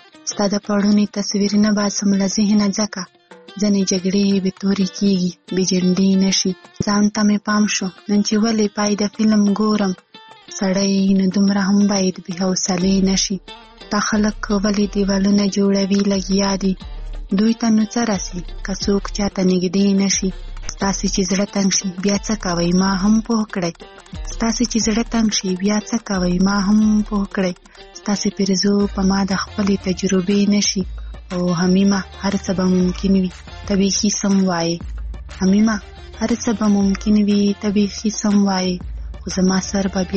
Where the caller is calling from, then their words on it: Khyber Pakhtunkhwa, Pakistan; له وزیرستان نه.